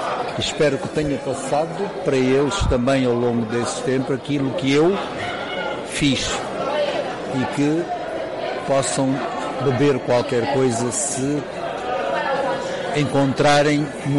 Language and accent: Portuguese; Angola; mostrar o que é que nós somos como angolanos